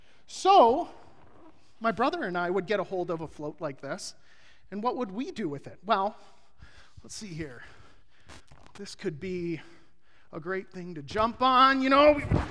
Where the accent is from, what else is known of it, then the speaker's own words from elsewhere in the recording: Phoenix, Arizona, United States; Well, I grew up in Phoenix, so everybody had a pool, okay?